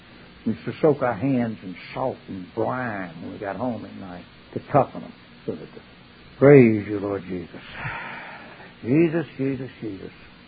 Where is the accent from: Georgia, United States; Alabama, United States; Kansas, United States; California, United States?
Alabama, United States; I was raised in Alabama, and we didn't celebrate Abraham Lincoln's birthday.